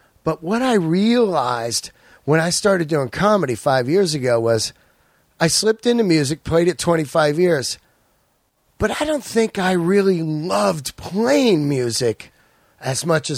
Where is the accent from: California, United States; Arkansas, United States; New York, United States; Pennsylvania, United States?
California, United States; Yosemite; I was born in Yosemite and lived there the first part of my life.